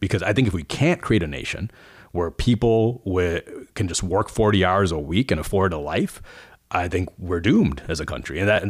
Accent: Texas, United States; I didn't come from money, you know, and I grew up middle class in Texas, but my parents actually grew up quite poor in India.

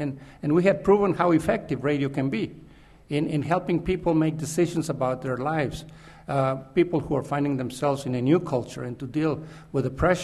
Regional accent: Texas, United States; I was born in Texas, and I will go back to the 50s when I was growing up.

